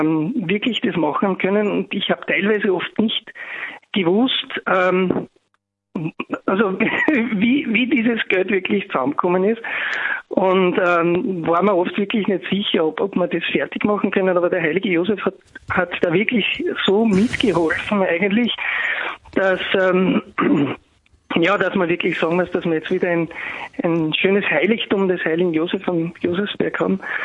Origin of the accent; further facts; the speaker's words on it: Mitterbach, Lower Austria, Austria; ich bin aus Niederösterreich, ursprünglich eigentlich aus dem Mariezählerland und ganz genau gesagt aus Mitterbach.